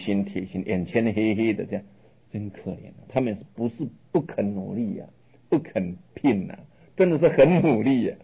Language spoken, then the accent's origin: Chinese; China; 但上天有好生之德，所以我们中国人啊，把天命叫做性，也就是这个道。